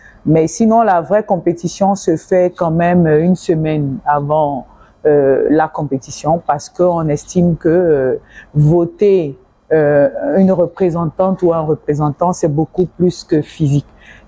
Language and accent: French; Togo; moved away as an adult; Donc, je suis partie du Togo.